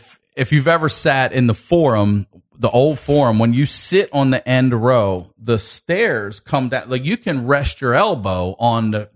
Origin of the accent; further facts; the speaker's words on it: Maryland, United States; But I grew up in Maryland, so you know Heavy Metal Parking Lot.